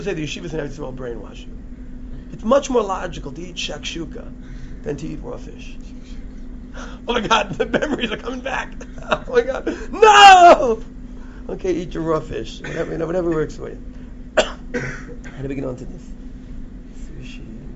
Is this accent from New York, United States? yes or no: yes; Brooklyn, New York, United States; I grew up in Brooklyn.